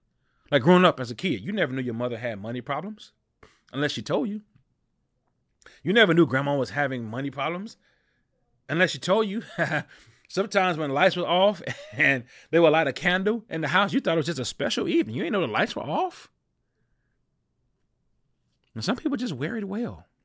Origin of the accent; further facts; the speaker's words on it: Louisiana, United States; growing up in the South, I grew up in a little town in Louisiana where we didn't see a whole lot of people that looked like me on television